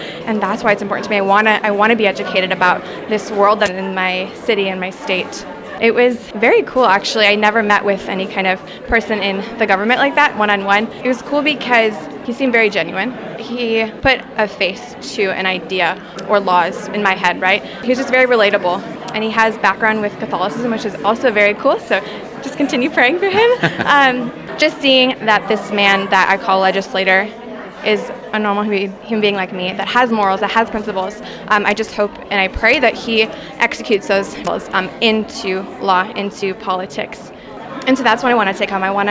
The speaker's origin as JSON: {"language": "English", "town": "Rochester", "region": "Minnesota", "country": "United States", "said": "I am from Rochester, Minnesota."}